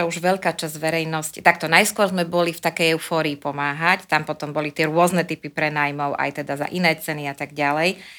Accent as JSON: {"language": "Slovak", "town": "Bratislava", "region": "Bratislava Region", "country": "Slovakia", "said": "keďže som Bratislavčanka"}